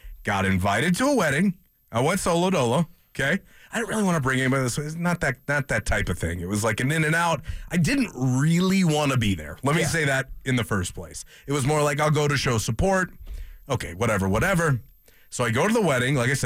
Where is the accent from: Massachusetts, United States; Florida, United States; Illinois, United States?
Illinois, United States; Chicago; growing up in Chicago in the height of the Jordan era, I was young